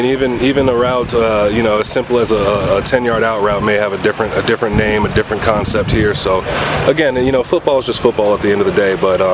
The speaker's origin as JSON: {"language": "English", "region": "Illinois", "country": "United States", "tie": "born or raised there", "said": "he's not far from where my hometown is, up in Illinois, where my mother stays."}